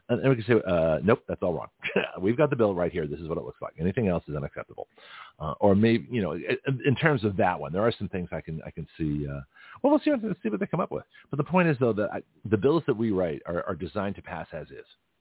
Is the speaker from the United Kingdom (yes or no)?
no; Canada; now in United States; I was, as a Canadian, a member of the Commonwealth, but I'm an American. And so I am not part of the British Commonwealth. And so I, as much as I respect it and remember my, you know, my origins as a Canadian